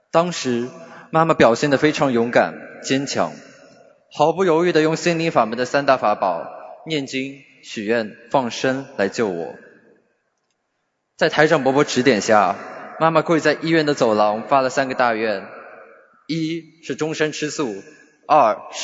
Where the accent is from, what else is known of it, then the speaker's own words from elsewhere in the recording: Shanghai, China; 大家好，我是来自上海的